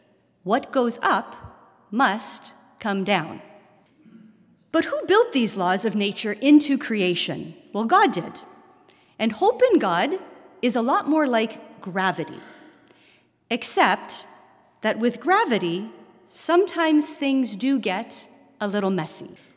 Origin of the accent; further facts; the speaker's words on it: Dallas, Texas, United States; born there; I was born in Dallas, the first child of Stan and Donna.